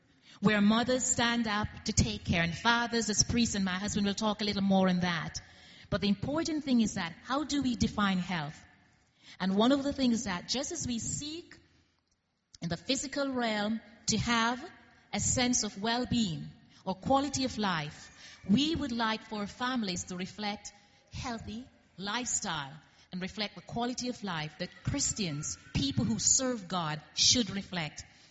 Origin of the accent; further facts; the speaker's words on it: Jamaica; now in Toronto, Canada; I'm from Jamaica originally, and Toronto now became homeland for us there.